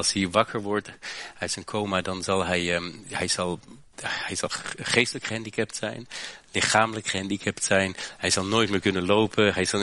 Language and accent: Dutch; Hochheim, Hesse, Germany; Toen ik 9 jaar oud was, ik groeide op in Duitsland. En toen ik 9 jaar oud was, reed ik met mijn fietsje op de straat in Hochheim.